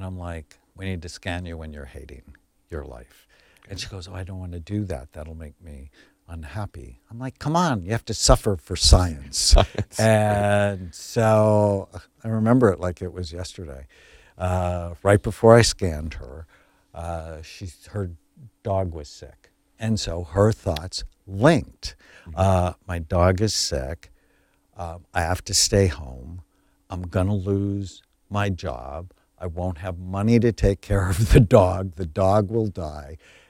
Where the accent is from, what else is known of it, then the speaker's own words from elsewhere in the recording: California, United States; I grew up in the San Fernando Valley. I had a pet raccoon.